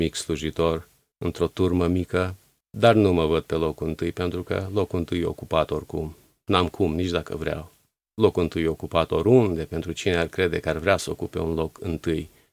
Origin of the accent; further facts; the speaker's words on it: Rădăuți, Suceava County, Romania; născut în Rădăuți … Am locuit, pentru cei care sunt din Rădăuți și cunosc orașul, pe străduța Perilor, de lângă unitatea militară, practic fosta unitate militară. Am crescut în Biserica Maranata